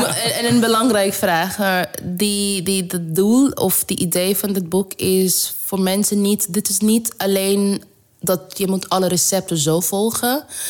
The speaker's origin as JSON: {"language": "Dutch", "country": "India", "second_language": "Dutch", "lives_now": "Netherlands", "said": "Maar ook dat ik kom uit India."}